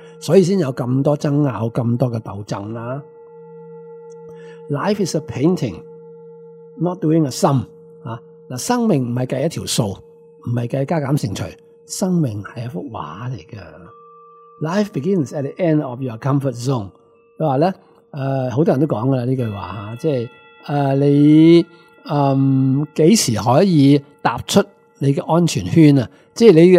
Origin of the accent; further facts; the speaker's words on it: Hong Kong; 我哋香港人